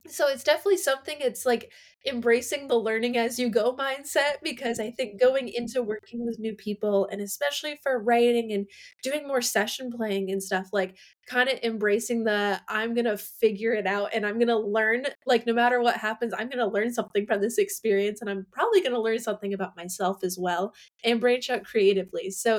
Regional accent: Maine, United States; Yeah, so I grew up in Maine, a little ways north of Portland, where there wasn't really a whole lot of a music scene

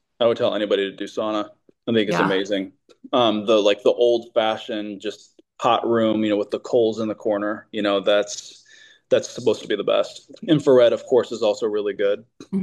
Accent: Chicago, Illinois, United States; moved away as an adult; I grew up in Chicago where the wind chill can get down to negative 30, where it's horrific. It's one of the reasons I left. Love Chicago, just can't live there.

